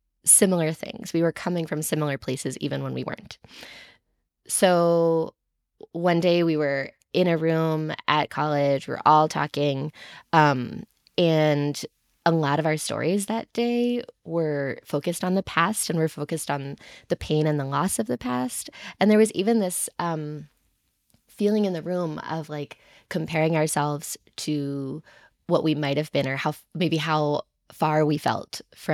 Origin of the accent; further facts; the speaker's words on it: Nashville, Tennessee, United States; different from where I grew up in Nashville, where that meant like specifically Cherokees, specifically people who related to me, specifically like one or two other people in my high school.